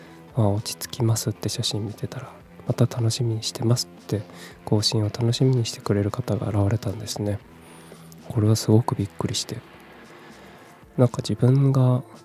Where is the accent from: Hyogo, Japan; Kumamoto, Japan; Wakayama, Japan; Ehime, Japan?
Kumamoto, Japan; also born or lived in Tokyo; 3月に仕事を辞めてから、東京から地元の熊本に帰ってきました。